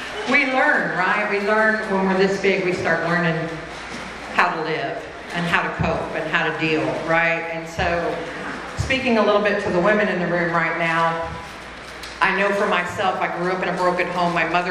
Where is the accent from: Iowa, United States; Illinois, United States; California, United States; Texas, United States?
Texas, United States; Corpus Christi; So, I come from Corpus Christi originally